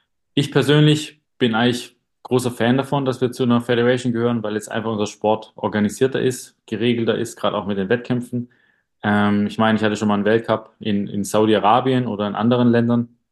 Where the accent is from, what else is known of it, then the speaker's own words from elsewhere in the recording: Baden-Württemberg, Germany; Ich bin jetzt noch 33 Jahre alt. Nächste Woche wäre ich 34 Jahre alt. Und ich komme aus dem Schwarzwald.